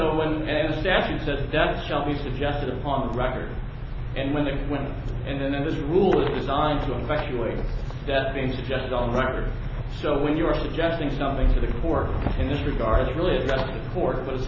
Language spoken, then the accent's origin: English; Springfield, United States; I'm an attorney from Springfield